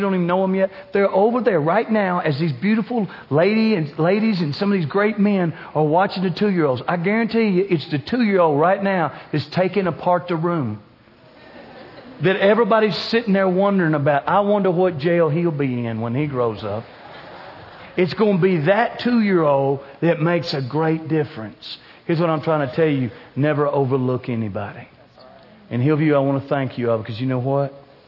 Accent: Bowling Green, Kentucky, United States; I know y'all think people know Bowling Green. Ain't nobody knows where Bowling Green is. You know how I tell people where Bowling Green is? We're an hour north of Nashville.

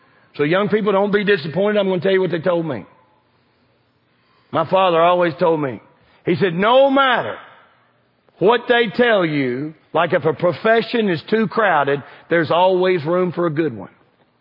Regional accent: Kentucky, United States; I'm from Kentucky.

